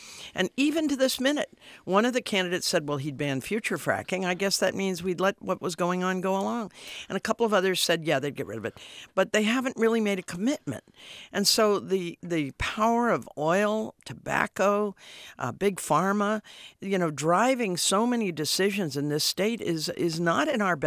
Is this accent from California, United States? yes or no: yes; San Diego, California, United States; born there; So I was born in San Diego, but my family's been here a long time